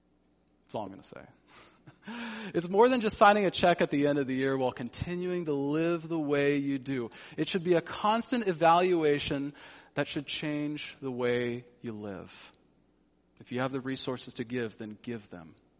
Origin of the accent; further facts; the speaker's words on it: California, United States; And as a Californian, this was a big deal to me